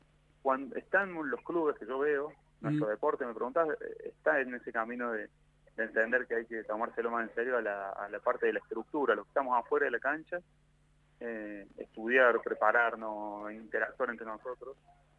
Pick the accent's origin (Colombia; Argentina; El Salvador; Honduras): Argentina; Córdoba; yo soy de Córdoba